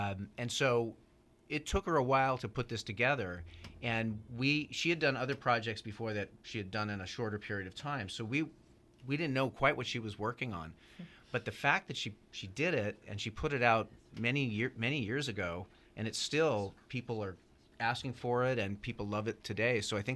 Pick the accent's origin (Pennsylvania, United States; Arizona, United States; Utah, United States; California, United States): California, United States; St. Helena; I grew up in St. Helena, grew up in Napa Valley, and I loved this place and I loved the people here.